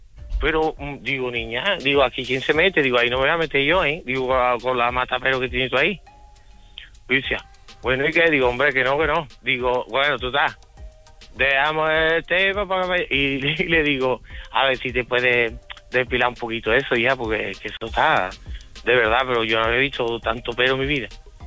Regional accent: Seville, Andalusia, Spain; estaba yo trabajando en Zaragoza, yo soy de Sevilla, y estaba trabajando en Zaragoza.

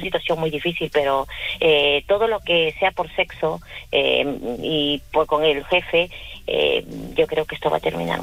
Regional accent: Peru; now in Spain; yo soy de Perú, ¿sabes? Y en mi país es muy normal infidelidad

